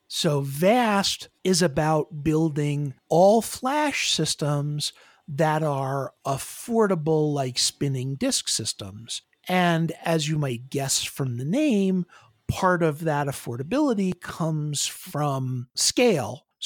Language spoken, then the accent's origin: English; United States; I am an American, that's for sure.